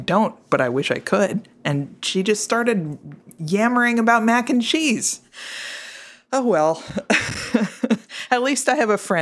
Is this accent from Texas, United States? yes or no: no; Connecticut, United States; And there was one that was news from my home state of Connecticut, and I was excited to kind of keep in touch with Connecticut a little bit.